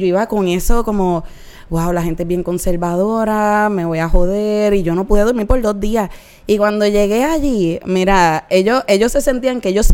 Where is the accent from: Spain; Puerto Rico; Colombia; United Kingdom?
Puerto Rico; Carolina; Y yo, no, yo soy de Carolina. Mi mami también mencionaba su crica.